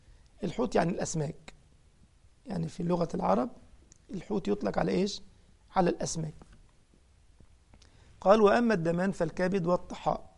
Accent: Egypt; أنا من مصر ومش معهود عندنا الجراد، لكن في الخليج معهود، في بلاد المغرب معهود صح، إنما عندنا في مصر ما لا نعهده، إنما أنا لما روحت السعودية رأيته

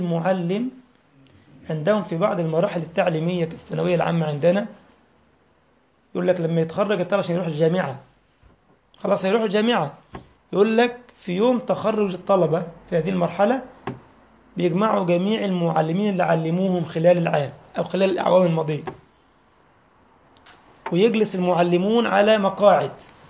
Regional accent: Egypt; كان أحد الدكاترة عندنا في مصر كان دكتور في البلاغة في كلية دار علوم تقريبا

